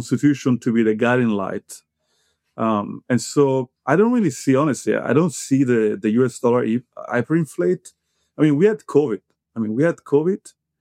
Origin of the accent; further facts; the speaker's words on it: Italy; English is a second language; now in United States; although I'm Italian, I'm originally, I've been living in this country for more than 10 years. I have a citizenship